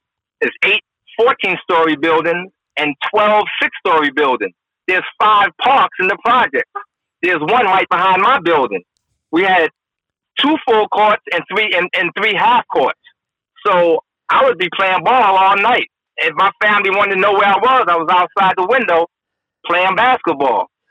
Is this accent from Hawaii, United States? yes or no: no; New York, United States; now in Frisco, United States; it was an experience for me growing up in New York as a child. It was fun. It was wild. And that's home, but I made my home now here in Frisco, Texas.